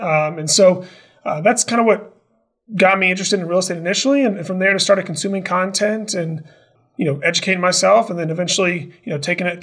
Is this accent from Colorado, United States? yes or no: no; Versailles, Kentucky, United States; Yeah, grew up in central Kentucky, in Versailles, actually. Went to the University of Kentucky and got a degree in finance